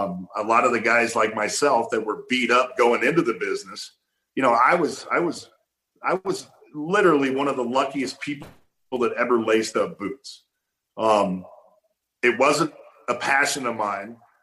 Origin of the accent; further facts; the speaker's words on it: Tulsa, Oklahoma, United States; But there was no way I was going to grow up in Tulsa, Oklahoma, and go to college an hou